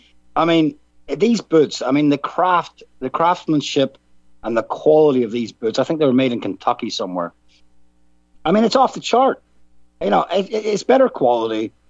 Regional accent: Ireland; I'm from Ireland, and we produce a lot of Guinness and a lot of whiskey, and we consume a lot of it.

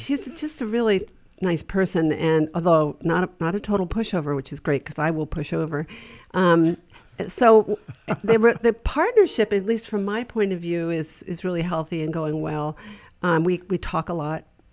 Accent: New York, United States; I think a little blind ambition. And I'm from New York.

